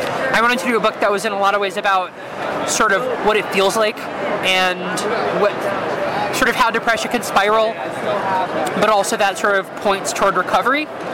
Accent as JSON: {"language": "English", "region": "Virginia", "country": "United States", "said": "Yeah, I'm from Virginia, so I know how it is."}